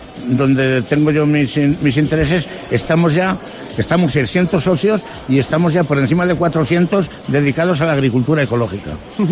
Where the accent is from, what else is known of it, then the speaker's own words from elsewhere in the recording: Almendea, Spain; now in Priego, Spain; Vivo en Priego, pero soy de Almendea.